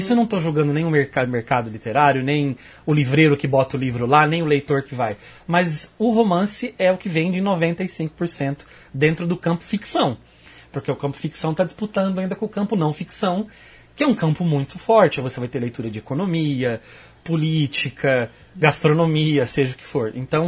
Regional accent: Maringá, Paraná, Brazil; now in Londrina, Brazil; Morei aqui muitos anos, nasci em Londrina, me criei a vida toda em Maringá, fiz o EM, fiz mestrado, fiz graduação, mestrado, vida profissional aqui, amigos, família, e recentemente me mudei para Londrina

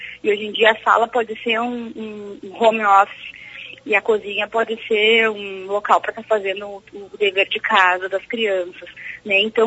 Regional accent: Porto Alegre, Rio Grande do Sul, Brazil; estou me lembrando de uma notícia que eu vi na semana passada numa cidade próxima a Porto Alegre, eu sou de Porto Alegre

